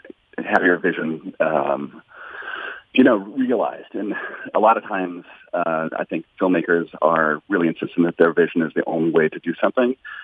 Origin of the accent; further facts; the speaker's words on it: Bemidji, Minnesota, United States; I grew up in Bemidji. My parents were educators.